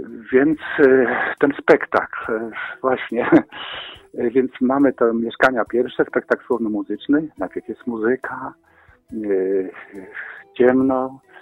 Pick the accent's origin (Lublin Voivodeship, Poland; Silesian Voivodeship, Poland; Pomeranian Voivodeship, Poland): Lublin Voivodeship, Poland; Zamość; w Zamościu, bo to jest moje rodzinne miasto